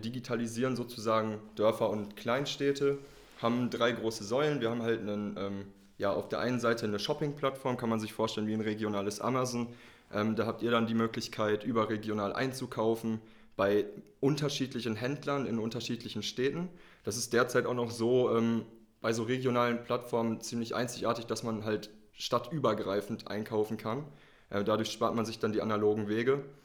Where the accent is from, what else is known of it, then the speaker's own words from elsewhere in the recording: Geseke, North Rhine-Westphalia, Germany; also wir kommen ja aus Geseke, das ist im Kreis Soest, und die Nachbarstadt ist Salzkotten im Kreis Paderborn.